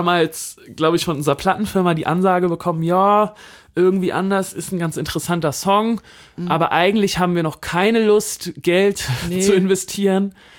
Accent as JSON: {"language": "German", "region": "Hamburg", "country": "Germany", "said": "ich als Hamburger"}